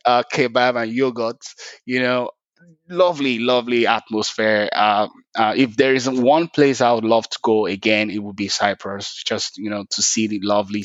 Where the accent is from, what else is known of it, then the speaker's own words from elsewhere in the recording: Lagos, Nigeria; also born or lived in Oyo State; I am from Oyo State. Okay. And I grew up in Lagos.